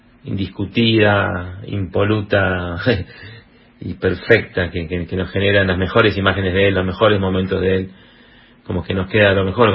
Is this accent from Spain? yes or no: no; Argentina; como argentinos